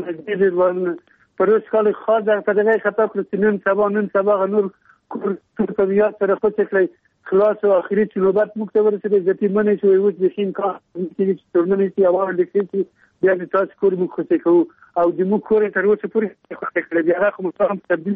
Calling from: Ghazni, Afghanistan; غزنی ولسوالۍ نه سید موږ مرکز دی 2 کیلومتر له ښار لري

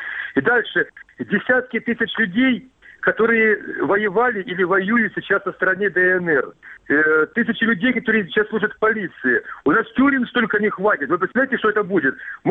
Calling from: Kramatorsk, Donetsk Oblast, Ukraine; Краматорск.

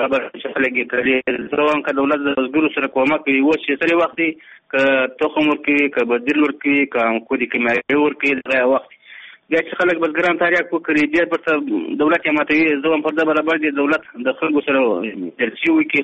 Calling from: Dangam, Kunar, Afghanistan; زه د کونړ نه یو قومي مشر د دانګام ولسوالۍ نه خبرې کوم.

